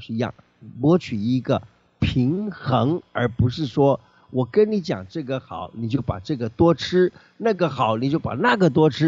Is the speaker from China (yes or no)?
yes; China; 所以这也就是我们中国人的食物其实老老早早就已经教给我们该用什么样子的东西来帮助自己了。